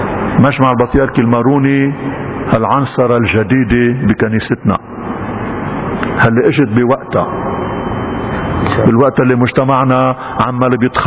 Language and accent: Arabic; Lebanon; بعدنا موارنة؟ بعدنا مسيحيين؟ بعدنا بهويتنا اللبنانية المشرقية السريانية الأنطاكية العربية؟